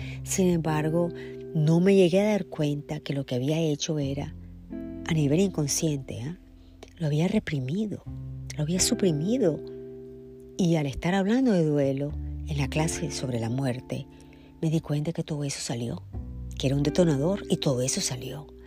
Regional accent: Nicaragua; Yo estaba en mi país, Nicaragua, en mi patria, y estaba en mi colegio. Yo estudié en el Colegio Teresiano

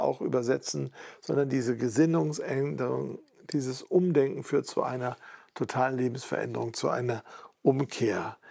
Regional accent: Duisburg, North Rhine-Westphalia, Germany; Meine Heimatstadt Duisburg ist auch von Wikingern mal überfallen worden, nicht nur einmal.

